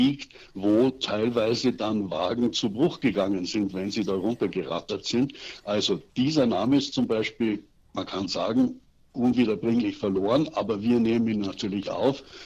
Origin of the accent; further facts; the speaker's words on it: Garmisch-Partenkirchen, Bavaria, Germany; Ich bin im Werdenfelser Land aufgewachsen, in Garmisch-Partenkirchen und Mittenwald.